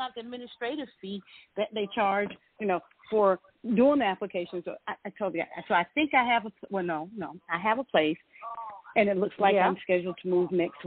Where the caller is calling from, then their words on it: Georgia, United States; I'm calling from Georgia